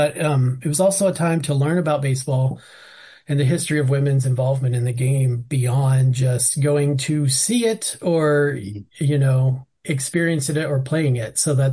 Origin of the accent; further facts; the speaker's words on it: Kentucky, United States; I'm from Western Kentucky, and most of that movie was filmed in Southern Indiana, when I was in middle school.